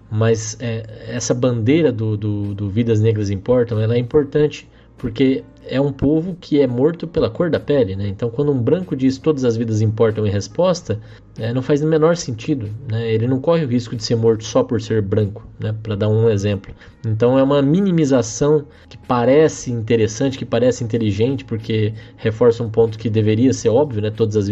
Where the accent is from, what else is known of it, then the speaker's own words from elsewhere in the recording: Brazil; Pode até ser, eu até entendo a lógica, todos somos brasileiros, mas não somos todos iguais, né?